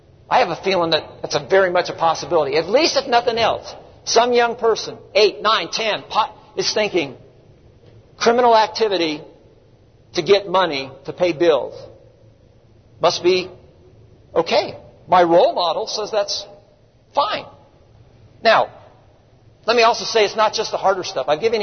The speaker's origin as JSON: {"language": "English", "town": "Colorado Springs", "region": "Colorado", "country": "United States", "said": "I started clipping out I'm from Colorado Springs."}